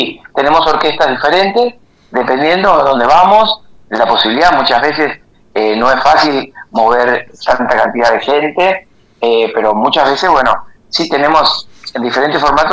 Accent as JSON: {"language": "Spanish", "country": "Argentina", "said": "Como argentino me duele ver cosas que creo que no están como uno le gustaría que estén."}